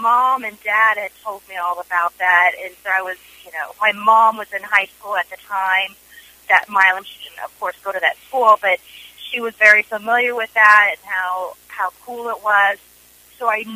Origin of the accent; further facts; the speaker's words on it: Indiana, United States; I don't think any kind of accent at all, but, you know, I grew up in Indiana my whole life.